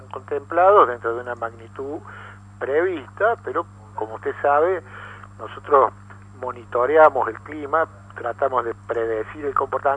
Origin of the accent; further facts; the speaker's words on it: Río Cuarto, Córdoba, Argentina; Ah, del sur, de Río Cuarto.